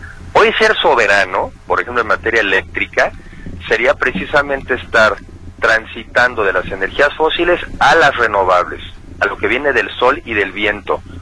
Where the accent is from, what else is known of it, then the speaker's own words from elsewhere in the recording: Mexico; ¿Y qué nos toca a los mexicanos? Defenderlo, porque es defender nuestra opción como mexicanos a decidir nuestro destino.